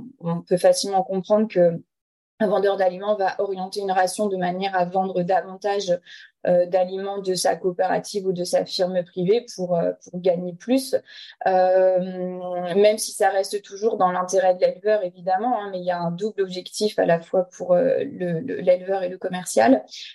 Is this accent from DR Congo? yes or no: no; Brittany, France; donc je suis bretonne, j'ai 30 ans